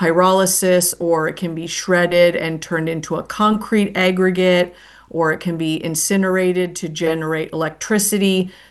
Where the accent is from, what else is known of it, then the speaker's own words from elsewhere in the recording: Buffalo, New York, United States; I grew up in Buffalo, New York originally